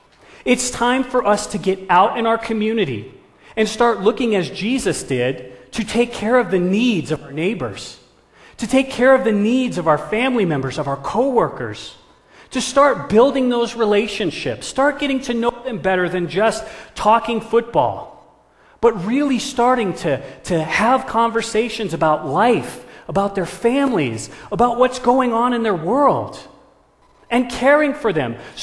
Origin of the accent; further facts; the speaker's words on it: San Diego, California, United States; born there; also born or lived in Detroit / Memphis / New Orleans / Cape Cod; I was born in San Diego, moved to Detroit, Michigan, from Detroit, Michigan to Memphis, Tennessee